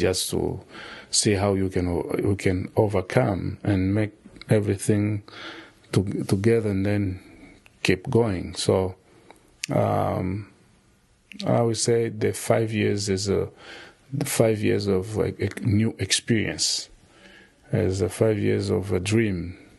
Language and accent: English; DR Congo; English is a second language; now in United States; Originally, I'm from Congo. I'm here in the United States 6 years now, since 2012. The 15 years I spent in a refugee camp